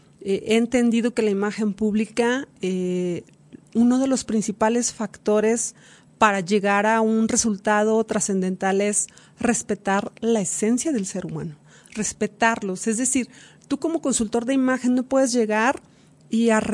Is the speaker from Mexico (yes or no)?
yes; Durango, Mexico; moved away as an adult; que me fui de aquí de Durango, me fui a Culiacán